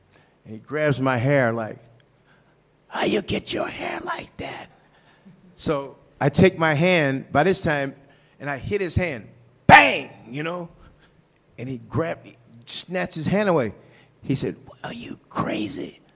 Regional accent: St. Louis, Missouri, United States; And so then he asked me, where are you from? I said, St. Louis.

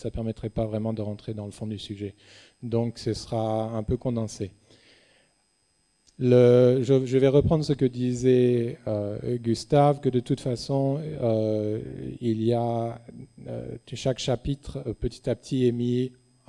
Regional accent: France; born there; moved away as an adult; je suis né en France, j'ai émigré aux États-Unis en 1996 pour poursuivre des études de musique.

